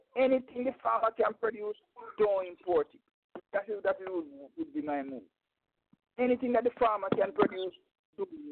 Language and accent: English; Jamaica; No, because if they were producing, if they were using as a Jamaican, so the farmers, you know, they would benefit more.